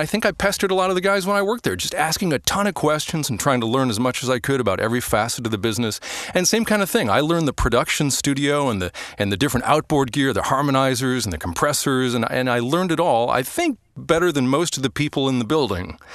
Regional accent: Detroit, Michigan, United States; And I grew up in the Metro Detroit area.

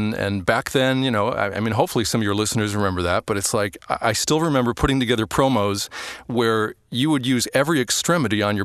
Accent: Detroit, Michigan, United States; And I grew up in the Metro Detroit area.

